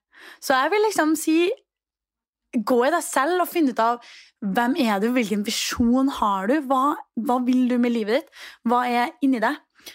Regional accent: Trondheim, Trøndelag, Norway; Når jeg var hjemme I Trondheim, så var jeg inne på en butikk.

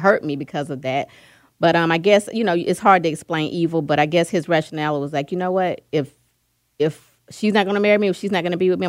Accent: Atlanta, Georgia, United States; I am born and raised in Atlanta.

